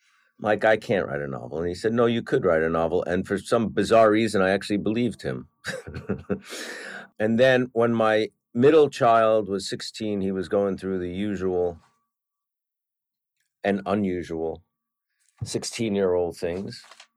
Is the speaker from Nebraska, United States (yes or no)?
no; New York, United States; As a fan, as an artist, as a New Yorker, and as a friend